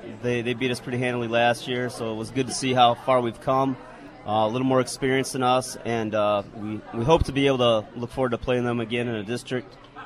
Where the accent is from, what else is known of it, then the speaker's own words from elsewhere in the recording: Michigan, United States; I grew up in Bend, Michigan, so the Chicago Bears, Notre Dame, Chicago Bulls affiliations are kind of new to me